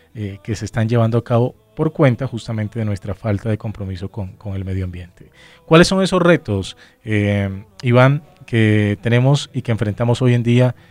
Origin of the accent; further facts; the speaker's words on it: Colombia; que enfrentamos nosotros como colombianos en particular respecto al cuidado del medio ambiente